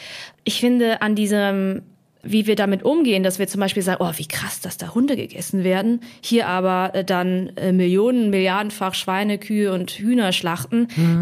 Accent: Hemsbach, Baden-Württemberg, Germany; also born or lived in Heppenheim; bin in der Nähe, also in Hemsbach an der Bergstraße aufgewachsen. Kleine Stadt, 10.000 bis 12.000 Einwohner, so um den Dreh rum, aber mit Gymnasium und Autobahnanbindung, also wirklich eine gute kleine Stadt.

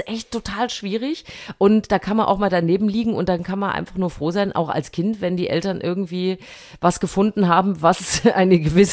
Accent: Thuringia, Germany; in meiner alten Heimat in Thüringen

